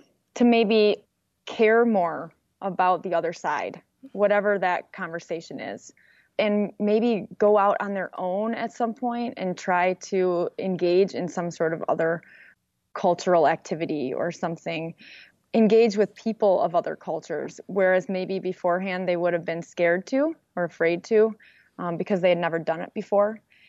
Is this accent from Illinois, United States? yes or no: no; Dearborn, Michigan, United States; It was just interesting for me coming from Dearborn as my hometown to hear someone say, you know, my parents don't want me to be there.